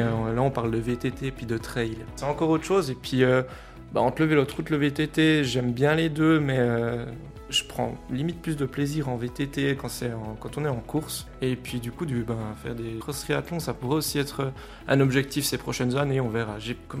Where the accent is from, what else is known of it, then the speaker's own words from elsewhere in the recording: Bassecourt, Jura, Switzerland; born there; Je suis né à Basse-Cour, j'ai toujours apprécié ce village, l'ambiance qu'il y avait, donc voilà, j'ai toujours voulu revenir ici